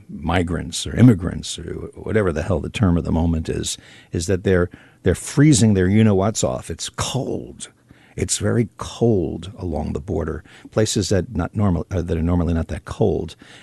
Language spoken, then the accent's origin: English; New York, United States; When I grew up in New York and the Northeast.